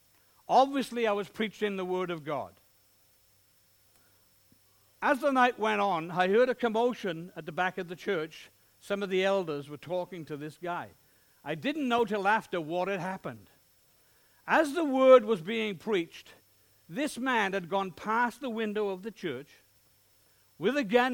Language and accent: English; Wales, United Kingdom; we hadn't done much of Australia, being Welsh people.